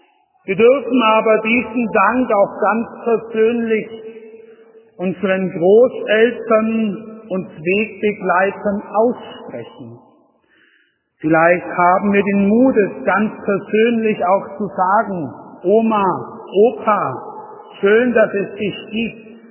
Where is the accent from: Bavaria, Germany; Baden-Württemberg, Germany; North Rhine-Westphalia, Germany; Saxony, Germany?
Bavaria, Germany; Wörnitzstein; Ich durfte gestern in meiner Heimat im wunderschönen Wörmitstein eine Hochzeit mitfeiern.